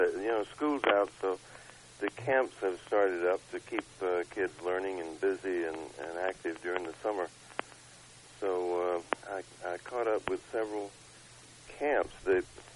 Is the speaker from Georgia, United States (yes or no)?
yes; Georgia, United States; moved away; I grew up in Georgia on a farm, but we went off and picked wild berries.